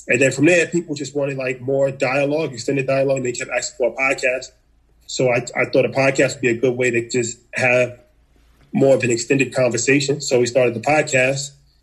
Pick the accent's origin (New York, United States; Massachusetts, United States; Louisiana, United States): New York, United States; I come from New York. Just grew up like, you know, regular kid.